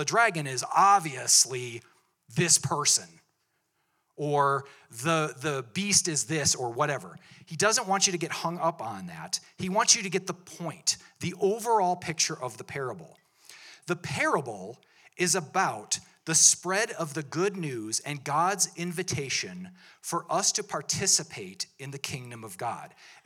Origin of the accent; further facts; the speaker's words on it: Wisconsin, United States; now in Montana, United States; I'm from Wisconsin, so there's blueberries everywhere, and I wanted to plant blueberry bushes when I came to Montana.